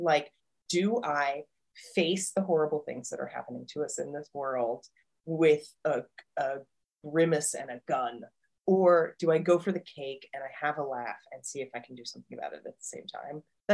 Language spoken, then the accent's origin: English; Kuwait; Growing up in Kuwait with a lot of British friends